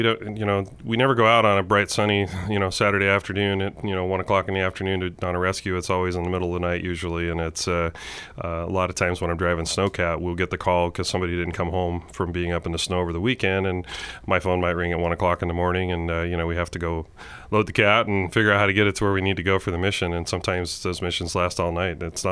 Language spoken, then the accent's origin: English; Winston, Oregon, United States; So I was born and raised here in Douglas County. I went to Douglas High School. I'm a Winston boy. I've lived here my whole life